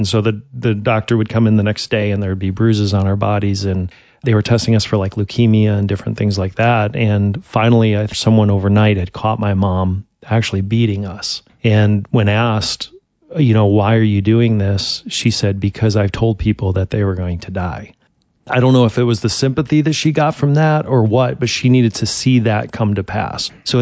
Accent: Kentucky, United States; born there; I was born in Kentucky back in the 1970s, and my mom was really young.

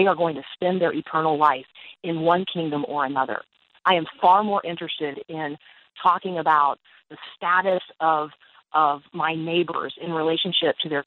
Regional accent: United States; But as an American, my responsibility is a little bit different

